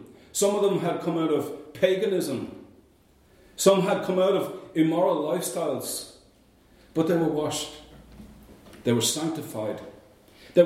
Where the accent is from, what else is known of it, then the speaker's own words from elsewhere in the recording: Ireland; growing up in Ireland in the 60s and the 70s meant growing up as a Catholic.